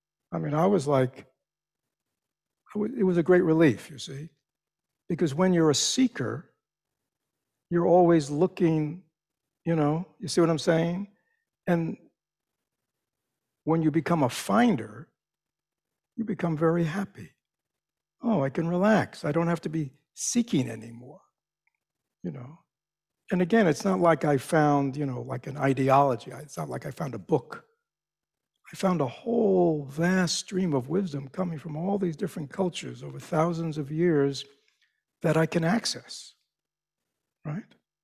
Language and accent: English; United States; See, to me, as an American, I didn't grow up Buddhist.